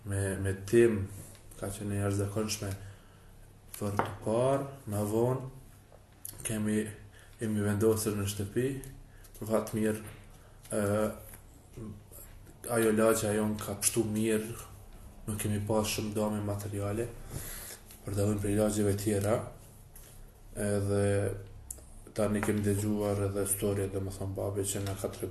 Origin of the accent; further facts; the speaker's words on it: Peja, Peja District, Kosovo; jam nga Peja.